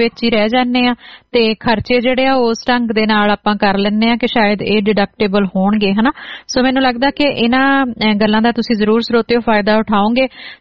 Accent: Hoshiarpur, Punjab, India; ਸੋ ਜੀ ਮੇਰਾ ਪਿਛੋਕੜ ਵੀ ਜਿਹੜਾ ਜੀ ਉਹ ਹੁਸ਼ਿਆਰਪੁਰ ਜ਼ਿਲ੍ਹੇ ਦਾ ਹੀ ਆ।

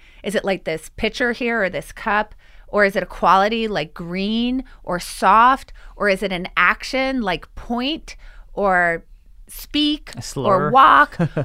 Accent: Philadelphia, Pennsylvania, United States; Of course, I'm from Philadelphia.

